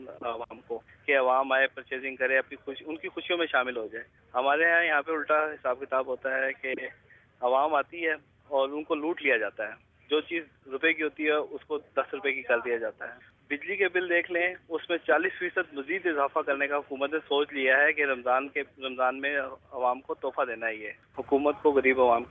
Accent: Islamabad, Islamabad Capital Territory, Pakistan; میں اسلام آباد سے ہوں۔

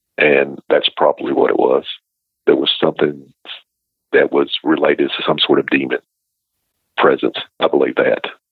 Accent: Missouri, United States; Growing up in Missouri, I grew up in a Pentecostal church, if that will tell you anything.

